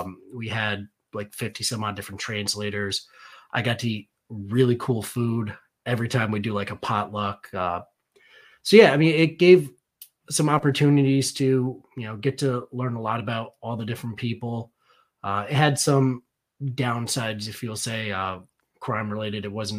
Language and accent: English; Danbury, Connecticut, United States; So I grew up in Danbury, Connecticut, which some people know, some don't.